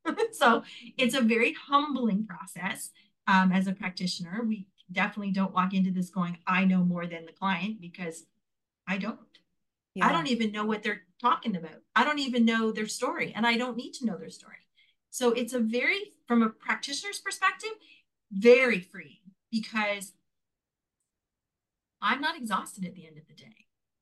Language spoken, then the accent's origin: English; Montreal, Quebec, Canada; born there; I was born in Montreal, Quebec, in Canada. In my imprint years, I was born in 1969